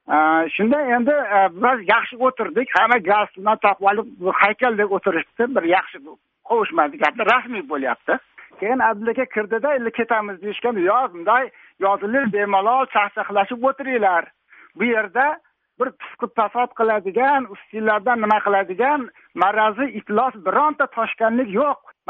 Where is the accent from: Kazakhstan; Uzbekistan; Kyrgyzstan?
Uzbekistan; Fergana Region; Men farg'onalik edim, men farg'onalikman dedim